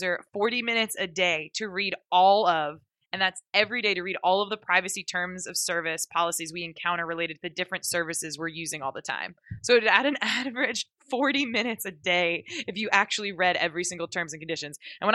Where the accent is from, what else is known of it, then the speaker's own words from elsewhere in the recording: Pennsylvania, United States; I grew up an hour outside of Philadelphia and didn't see the Liberty Bell until friends from out of state in college were like, we're going.